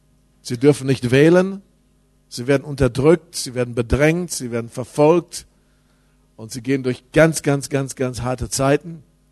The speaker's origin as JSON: {"language": "German", "town": "Lüdenscheid", "region": "North Rhine-Westphalia", "country": "Germany", "said": "ganz, ganz liebe Grüße aus Deutschland, aus Lüdenscheid, wo ich herkomme. Wenn ich weiß, wo das ist, ist im Sauerland."}